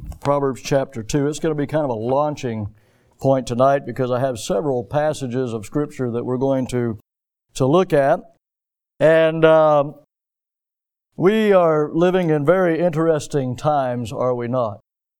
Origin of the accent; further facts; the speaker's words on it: the South, United States; I grew up here in the South, as you all know, and my maternal grandmother was from rural Alabama.